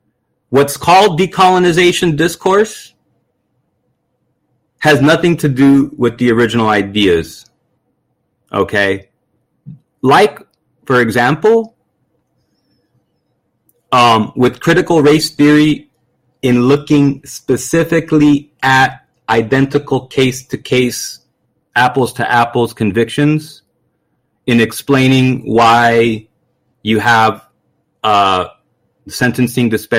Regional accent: United States; I'm a mix of all kinds of things. I'm an American

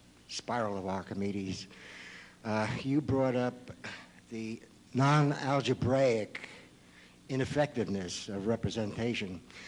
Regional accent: Ridgefield Park, New Jersey, United States; from Ridgefield Park, New Jersey.

